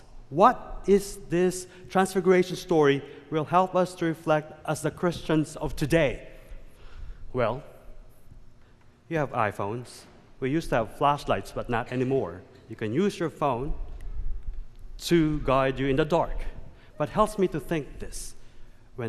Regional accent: Philippines; Because I'm Filipino.

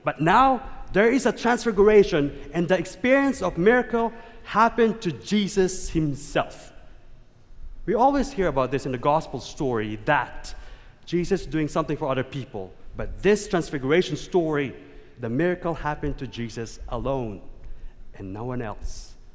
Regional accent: Philippines; Because I'm Filipino.

